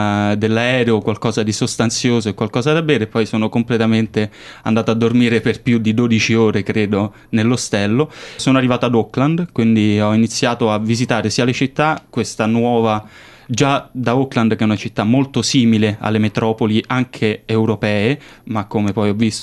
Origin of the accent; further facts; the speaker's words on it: Rome, Lazio, Italy; ho 19 anni, 10 aprile del 2000 e vengo da Roma.